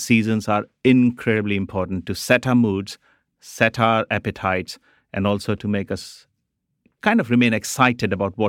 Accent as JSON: {"language": "English", "country": "India", "moved": "yes", "said": "I think I was cooking like an Indian boy living in Indian subcontinent. I had not adapted after coming into this country."}